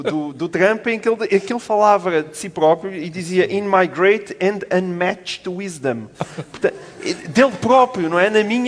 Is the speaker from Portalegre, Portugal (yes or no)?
yes; Portalegre, Portugal; Eu sou de Porto Alegre, sei bem o que é que significa a história da coesão territorial.